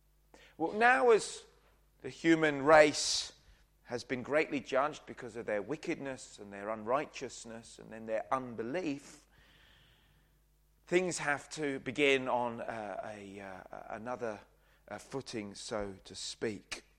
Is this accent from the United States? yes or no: no; Brighton, South East England, United Kingdom; I grew up in Brighton, many of you will know, and as I grew up there in a very, very, very liberal part of the world, in the 80s